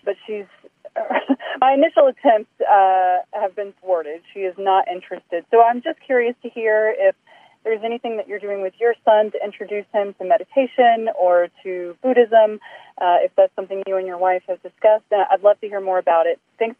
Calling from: Augusta, Georgia, United States; I'm calling from Augusta, Georgia.

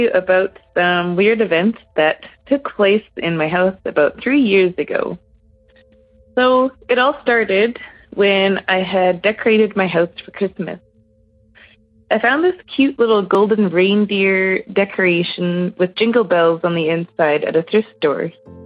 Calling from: Flin Flon, Manitoba, Canada; and I am from Flin Flon, Manitoba.

